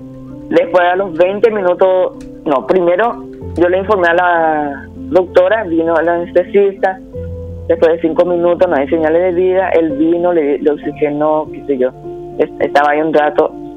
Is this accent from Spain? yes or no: no; Piquetecuy, San Pedro, Paraguay; Yo soy de Piquetecuy, y de aquí me iba a hacer mi guardia hasta San Pedro de Cuamandoyú.